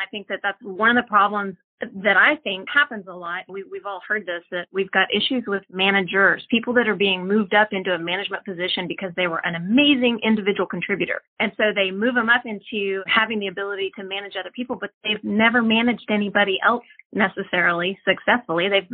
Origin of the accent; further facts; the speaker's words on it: Austin, Texas, United States; Well, I'm from Austin. I was actually born and raised here. I know that's not a very common thing these days, but I've been here for a long time.